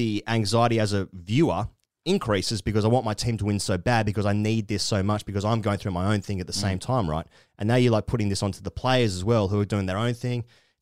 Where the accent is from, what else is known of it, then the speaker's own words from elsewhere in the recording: Australia; Just as an Australian who's seen what he has done since he's played for India